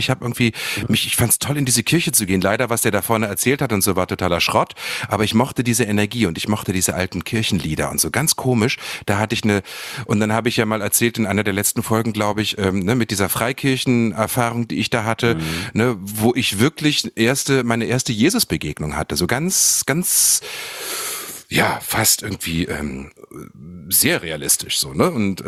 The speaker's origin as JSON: {"language": "German", "country": "Germany", "tie": "born or raised there"}